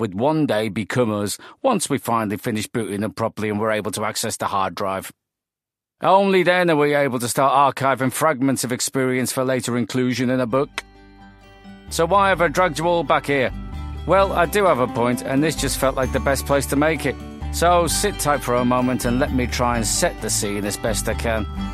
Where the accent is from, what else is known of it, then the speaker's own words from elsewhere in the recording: Liverpool, North West England, United Kingdom; born there; I was born in Liverpool.